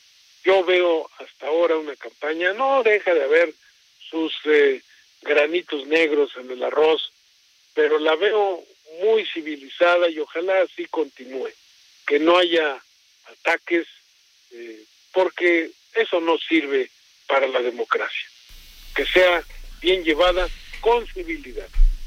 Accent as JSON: {"language": "Spanish", "town": "Texcoco", "region": "State of Mexico", "country": "Mexico", "said": "que les gustó mi tierra, Texcoco"}